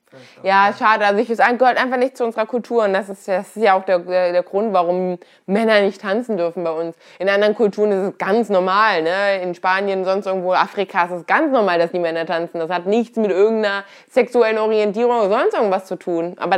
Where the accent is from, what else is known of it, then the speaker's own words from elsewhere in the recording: Kassel, Hesse, Germany; ich komme aus Deutschland, bin auch hier groß geworden.